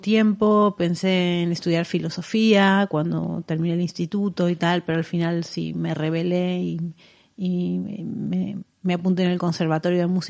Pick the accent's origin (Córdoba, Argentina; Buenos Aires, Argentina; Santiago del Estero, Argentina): Buenos Aires, Argentina; now in Spain; Mi infancia la pasé en Buenos Aires, así que tenía esta conexión fuerte con la música y con el cine musical.